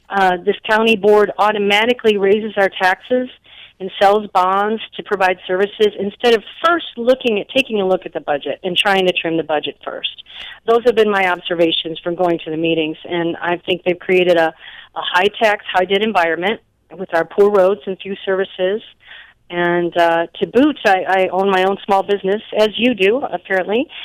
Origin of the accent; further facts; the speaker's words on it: Buffalo Grove, Illinois, United States; Oh, okay. Buffalo Grove.